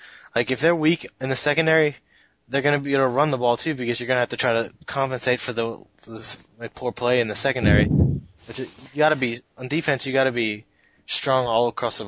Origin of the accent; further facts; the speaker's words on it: Maryland, United States; So, if you've never listened before, I'm from Maryland. I'm a Ravens fan